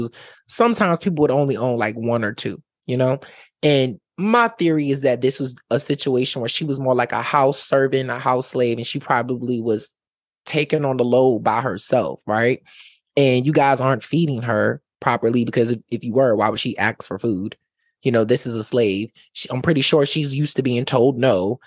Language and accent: English; Richmond, Virginia, United States; You guys know me. I'm from Virginia. I'm from Richmond, Virginia.